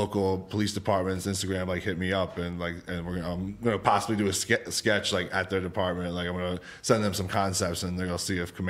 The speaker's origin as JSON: {"language": "English", "town": "Bronx", "region": "New York", "country": "United States", "said": "So like that was, I guess that was real because I come from the Bronx. So like, I'm right next to Yonkers and everything."}